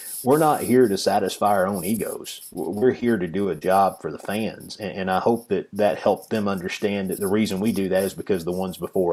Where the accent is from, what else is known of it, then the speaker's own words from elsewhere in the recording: Tennessee, United States; John Ward was a guy I got to listen to growing up in East Tennessee.